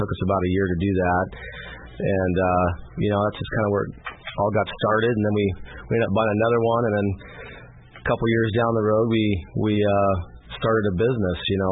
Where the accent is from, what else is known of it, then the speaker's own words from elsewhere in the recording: Washington, United States; Yeah, so I grew up in Washington